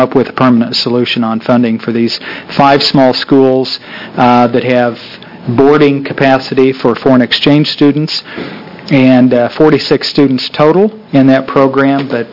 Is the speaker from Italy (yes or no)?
no; Netherlands; now in United States; I'm from Holland, and I live in the Mitchell dorm.